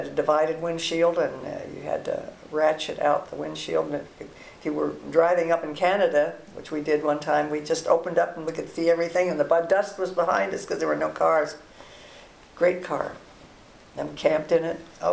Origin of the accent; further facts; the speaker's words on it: California, United States; we came from an urban area, and I came from Marin County originally